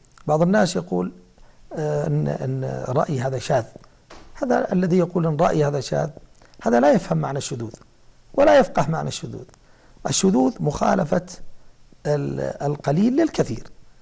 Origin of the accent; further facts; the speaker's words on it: Taif, Makkah Province, Saudi Arabia; فكانت الولادة والمنشأ أو في بداية مرحلة الطفولة وفي أول الشباب كان في الطائف. كانت الطفولة في الطائف كانت رائعة جدا، وكانت الحياة هناك بسيطة